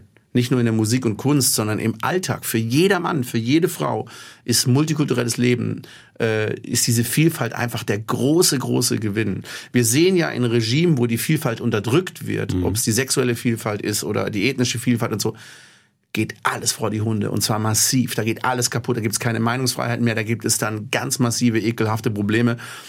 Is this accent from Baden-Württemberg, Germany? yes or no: yes; Baden-Württemberg, Germany; born there; Ich bin halb Schwabe, aber halb aus Schlesien von meinem Vater. Ich bin aber im Schwarzwald geboren.